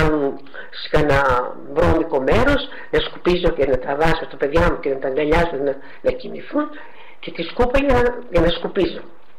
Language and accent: Greek; Toria, Greece; Εγώ έχω γεννηθεί στην Τόρια, γέννημα και θρέλα, αλλά οι γονείς μου είναι μικρασιάτη, έχουν έρθει από την Κοιτάχια, το 22.